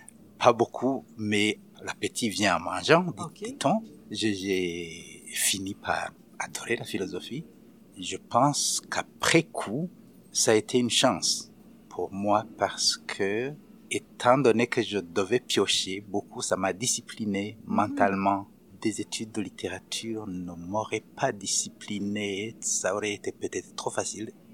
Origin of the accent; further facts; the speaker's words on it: Burundi; moved away; also born or lived in Rwanda / Congo / Kenya; Mais j'ai quitté le Burundi, même avec un passeport, mais avec l'intention de ne plus jamais y remettre les pieds.